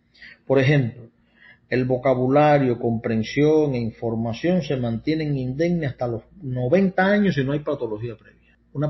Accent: Cuba; moved away; soy cubano y me fui de allá hace muchos años, alrededor de unos 20 y tantos años

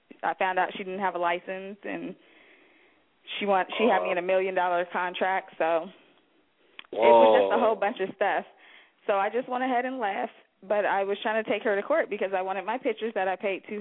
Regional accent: Sacramento, California, United States; I'm from Sactown.

